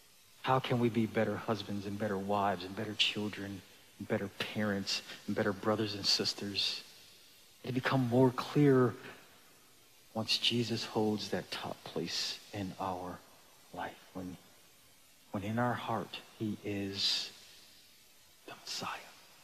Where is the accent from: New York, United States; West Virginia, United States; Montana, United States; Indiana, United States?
New York, United States; Buffalo; I'm 47 years old. I'm an African-American. I grew up in Buffalo.